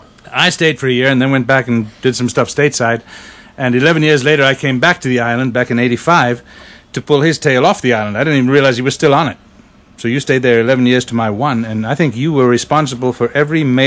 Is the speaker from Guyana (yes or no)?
no; South Africa; I am not South African, but I was raised there. Yeah. Enjoyed an incredible childhood there.